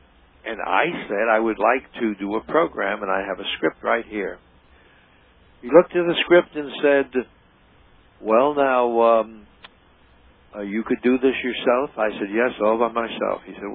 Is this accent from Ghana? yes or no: no; Canada; I sang a Indian song on the program, song from Canada again, because I was from Canada.